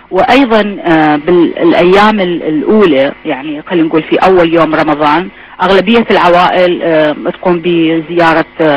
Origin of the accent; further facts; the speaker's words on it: Basra, Basra Governorate, Iraq; حتى أنا لحق في زماني لحقت حتى على الدواليب الهواء اللي هي بسيطة جدا موجودة موجودة عندنا بالبصرة